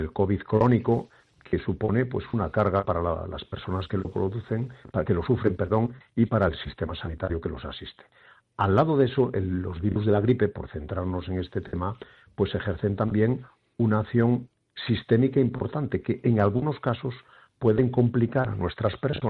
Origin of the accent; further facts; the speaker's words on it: Galicia, Spain; vamos peinando canas a mucha honra, y además siendo los dos gallegos